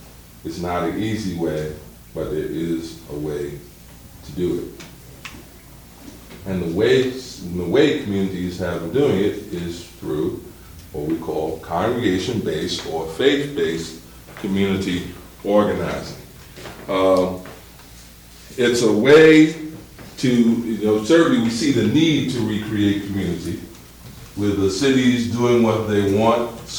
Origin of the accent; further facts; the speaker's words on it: Bedford-Stuyvesant, New York, United States; Now I grew up in Bedford-Stuyvesant